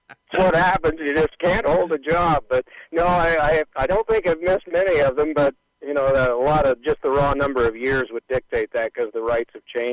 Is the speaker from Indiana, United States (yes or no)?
yes; Fort Wayne, Indiana, United States; Well, I grew up near Fort Wayne, Indiana